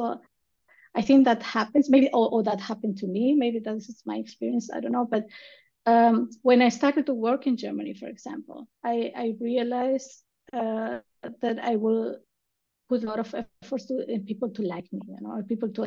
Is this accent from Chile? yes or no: yes; Chile; I come from Chile, and in Chile it's like, maybe we are not considered first world countries